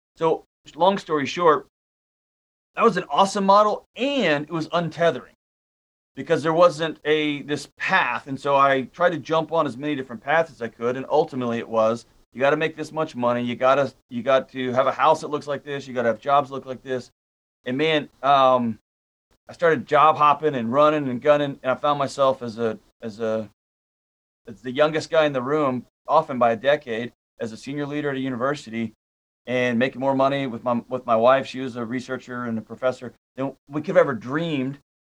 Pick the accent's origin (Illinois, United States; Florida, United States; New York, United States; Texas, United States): Texas, United States; Houston; So I'm a Houston native, grew up, born and raised in Houston.